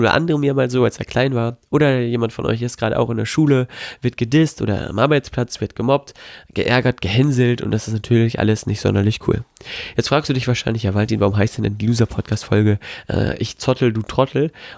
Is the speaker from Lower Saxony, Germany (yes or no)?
yes; Melle, Lower Saxony, Germany; now in Gifhorn, Germany; bin ich in Melle, in Melle bei Osnabrück. Dort ist meine Heimatstadt, hier bin ich quasi groß geworden. Und jetzt bin ich mal wieder aus Gifhorn hierher gekommen.